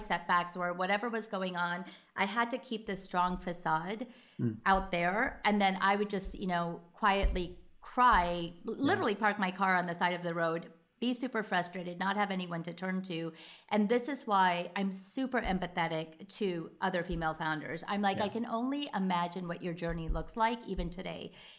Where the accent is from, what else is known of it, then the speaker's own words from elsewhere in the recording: United States; And I'm just like, yes, I'm Indian American and this is who I am.